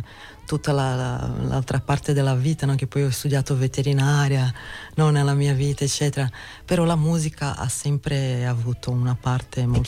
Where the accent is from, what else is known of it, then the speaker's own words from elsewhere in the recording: Guararema, São Paulo, Brazil; Italian is a second language; sono cresciuta in Brasile, sono nata in Brasile in un paesino che si chiama Guararema, vicino a San Paolo, sono 70 km da San Paolo, però è un paesino molto tranquillo, no? Con una bella natura, eccetera. E sono cresciuta lì